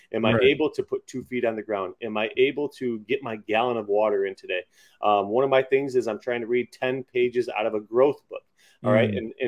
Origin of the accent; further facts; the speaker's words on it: New York, United States; And you know, I'm from Western New York. We hit that Pennsylvania line and we're all excited.